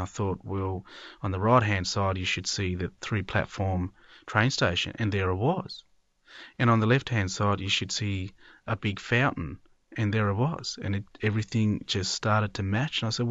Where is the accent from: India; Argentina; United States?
India; And it is my hometown, and I just couldn't sleep for that whole night.